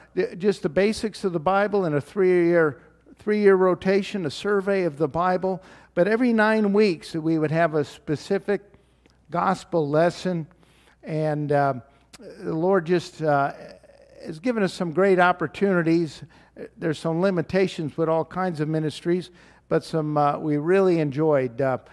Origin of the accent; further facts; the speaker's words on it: Chicago, Illinois, United States; now in Sydney, Australia; my brothers and I are from Chicago.